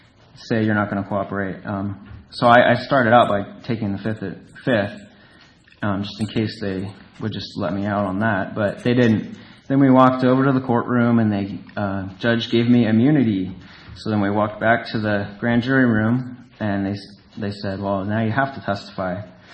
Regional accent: Eugene, Oregon, United States; even though I'm from Eugene.

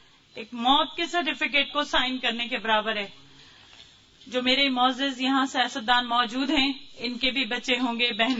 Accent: Pakistan; moved away as an adult; I am from Pakistan. I am from Shia Muslim. When I came here, I was here in America and with my children.

